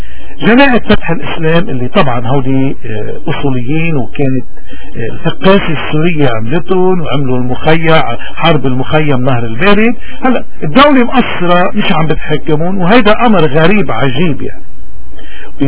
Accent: Lebanon; احنا اخوي لبناني

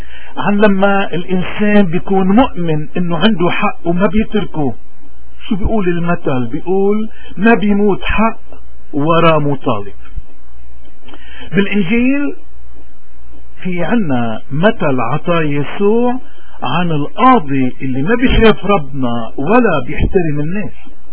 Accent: Lebanon; كثير نحن اليوم كلبنانيين من كل المذاهب المؤمنين بهويتنا

